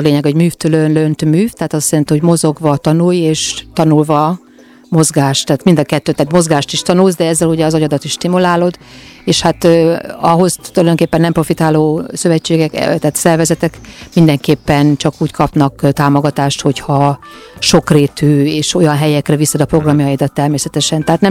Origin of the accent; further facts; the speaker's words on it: Hungary; moved away as an adult; now in South Africa; én nem Dél-Afrikában születtem, természetesen magyar vagyok, és 25 éves koromban, mikor befejeztük az egyetemet